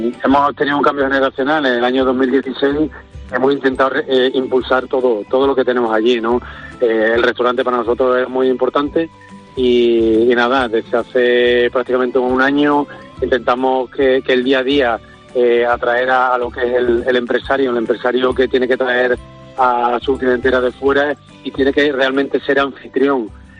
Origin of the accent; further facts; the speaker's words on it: Extremadura, Spain; yo soy muy muy extremeño, yo voy al fútbol, a fútbol profesional, estuve fuera de Extremadura